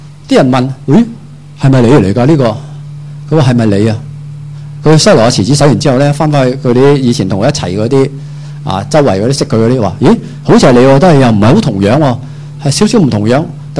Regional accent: China; 我哋中国人行街吓吐啊

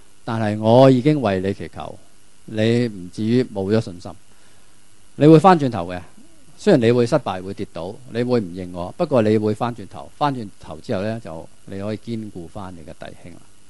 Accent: China; 我们中国人都是这样的

